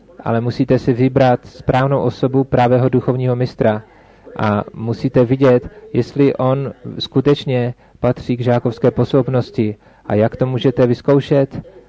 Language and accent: Czech; India; Czech is a second language; protože já pocházím z Indie